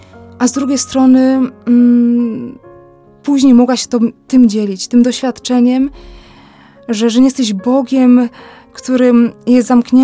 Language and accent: Polish; Lubusz Voivodeship, Poland; Że pochodzę z diecezji zielonogórsko-gorzowskiej